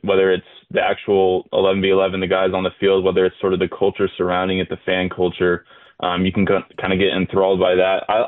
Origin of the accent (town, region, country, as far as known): Dallas, Texas, United States; born or raised there